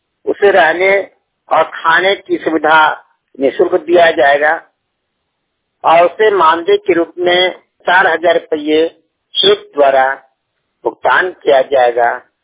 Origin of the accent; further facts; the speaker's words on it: Deoghar, Jharkhand, India; मेरा जिला देवघर झारखंड है।